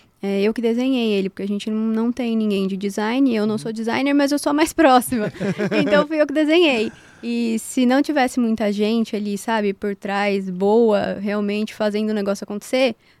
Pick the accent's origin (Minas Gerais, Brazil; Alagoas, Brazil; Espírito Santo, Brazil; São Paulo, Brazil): São Paulo, Brazil; Eu moro em São Paulo, sou de São Paulo